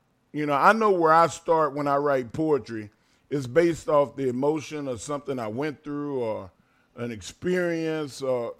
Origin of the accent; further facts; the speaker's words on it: Silsbee, Texas, United States; Like, bro, you know I'm from Silsby, Texas. I love country.